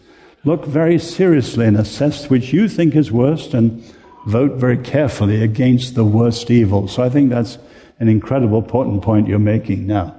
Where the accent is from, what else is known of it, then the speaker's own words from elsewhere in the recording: England, United Kingdom; Oh, I'm an Englishman. I have no right or intention to address your upcoming election.